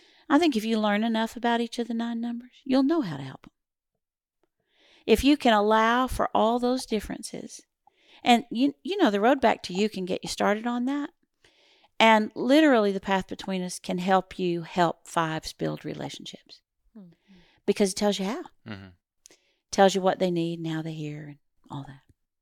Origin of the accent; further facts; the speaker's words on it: Texas, United States; we're from Texas, right?